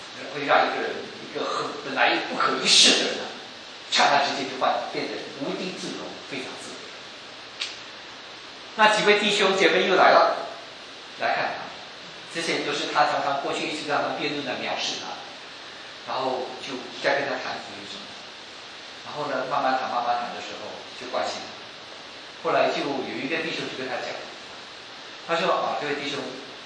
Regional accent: China; 特别我们来自中国的很多人都有这样的观念

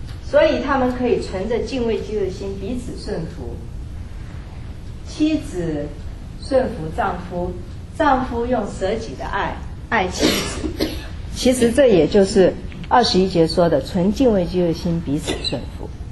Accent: China; 所以我们中国人也是重男轻女。

